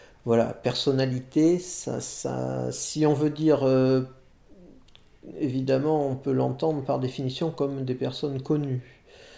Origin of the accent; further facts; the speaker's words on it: Bordeaux, Nouvelle-Aquitaine, France; moi j'ai par exemple j'ai grandi à Bordeaux